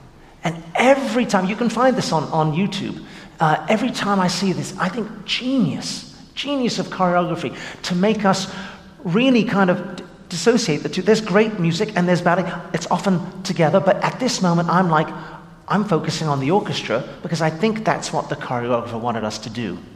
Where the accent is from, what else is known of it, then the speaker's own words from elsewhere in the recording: England, United Kingdom; now in South Bend, United States; having grown up in England, as you probably can tell from my accent, even though I currently live in South Bend, Indiana, I am a Hoosier at the moment.